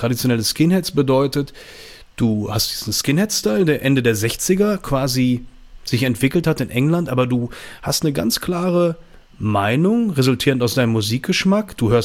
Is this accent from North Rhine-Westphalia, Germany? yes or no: yes; Düsseldorf, North Rhine-Westphalia, Germany; ich komme aus Düsseldorf, bin 41 Jahre alt